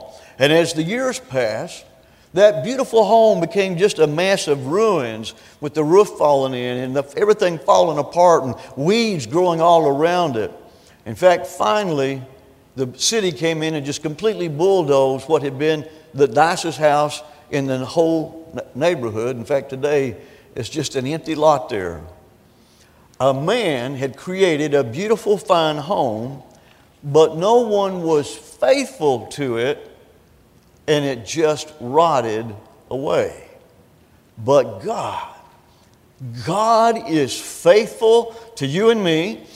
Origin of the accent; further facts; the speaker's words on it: Dallas, Texas, United States; On a street that I grew up in Southeast Dallas was a little community called Urban Park. Urban Park was also part of a community called Urbandale, and it was all part of another area known as Pleasant Grove. I grew up on a street called Redbud Drive